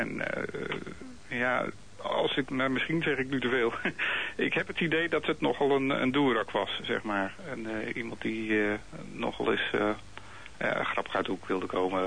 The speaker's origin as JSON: {"language": "Dutch", "town": "Amsterdam", "region": "North Holland", "country": "Netherlands", "accent": "Amsterdam", "moved": "yes", "said": "Maar toen ben ik zelf uit Amsterdam getrokken, althans niet meer mijn accent heb ik Amsterdam gehad."}